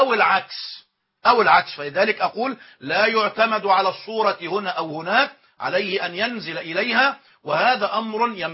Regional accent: Egypt; لكن عندنا في مصر ما يسمى القانون الوصية الواجبة

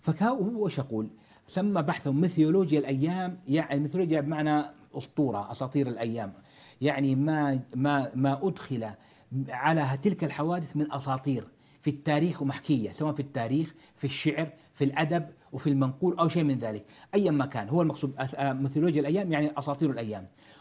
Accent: Jeddah, Makkah Province, Saudi Arabia; في جامعة الملك عبد العزيز عندنا بجدة

